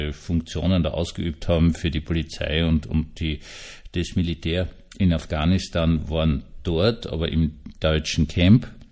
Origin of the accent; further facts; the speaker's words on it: Austria; Ich bin ja Österreicher